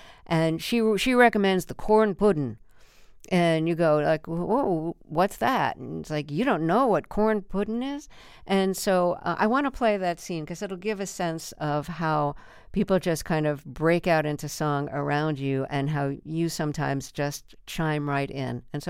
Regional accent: Brooklyn, New York, United States; when I was growing up in Brooklyn, I thought people in movies and on Broadway were like from another planet.

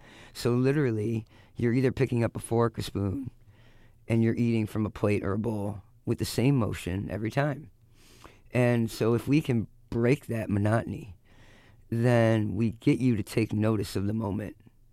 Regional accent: Michigan, United States; growing up in Michigan, when I did, it was still acceptable to rake the leaves that were falling off the oak trees in your front yard

